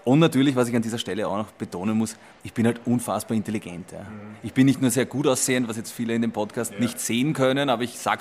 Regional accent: Vienna, Austria; Aber ich komme aus Simmering, ja.

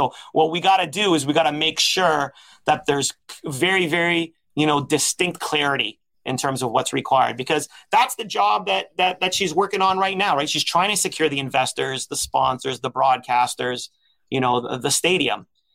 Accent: Scarborough, Ontario, Canada; I'm from Scarborough, so I know Toronto way better than Vancouver.

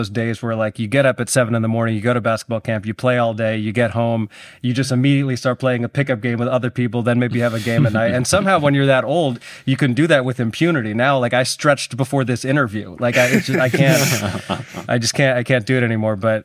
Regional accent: Aurora, Illinois, United States; I grew up in Aurora, which is, as you know, a suburb of Chicago, a big Chicago sports guy.

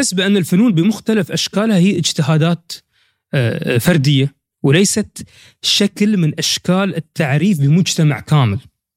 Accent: United Arab Emirates; انتم من البحرين، انا من الامارات، فننتمي الى مكان وهو الخليج العربي.

